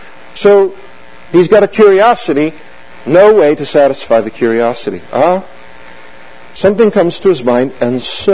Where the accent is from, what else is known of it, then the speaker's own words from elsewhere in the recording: Napa, California, United States; In Fuller Park in Napa, where I grew up, by the way, if I told you I'm from Napa